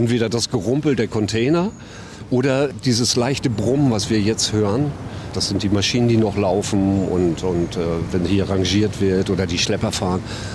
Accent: Hamburg, Germany; Das Wilhelmsburger Bahnhofsviertel, wo ich groß geworden bin

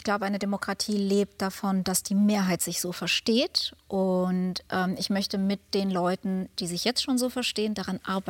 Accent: Germany; Ich bin aufgewachsen in Deutschland. Ich bin ja hier zur Schule gegangen.

